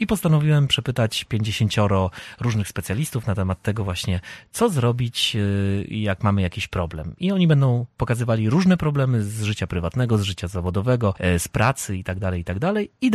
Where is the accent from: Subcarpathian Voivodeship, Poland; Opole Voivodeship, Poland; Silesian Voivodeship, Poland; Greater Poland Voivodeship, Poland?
Opole Voivodeship, Poland; Praszka; Bo ja przypomnę, Tomku, że ja z Praszki jestem. No, chodzę z Praszki, tak. I właśnie tutaj mam i rodzinę, i babcię, i no, całą rodzinę moich wspaniałych rodziców